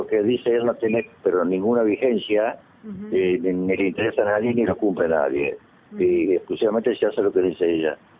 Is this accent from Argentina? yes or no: yes; Argentina; Lamentable como argentinos no podemos realmente tolerar semejante barbarie